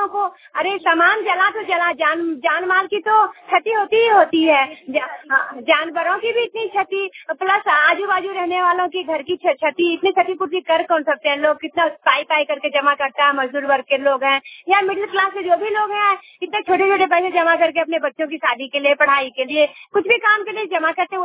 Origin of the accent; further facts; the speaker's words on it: Dumri, Bihar, India; जी मैं डुमरी की रहने वाली हूँ, इधर मधुबनी में पड़ता है।